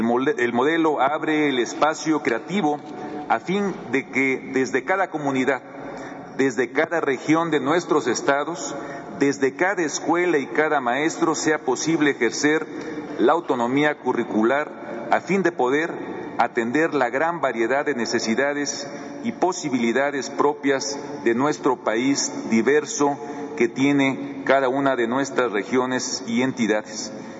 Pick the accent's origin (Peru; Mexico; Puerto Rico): Mexico; Oaxaca; Como oaxaqueño me da mucho gusto